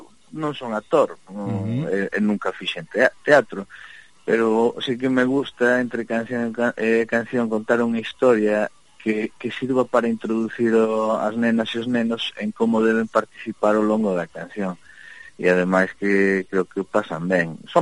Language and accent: Galician; Mexico; ainda que me criei en México, non me tocou toda esa época